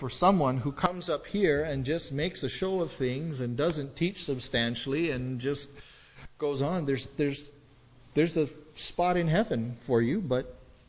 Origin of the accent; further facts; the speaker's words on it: Kauai, Hawaii, United States; There was a family that I grew up with on Kauai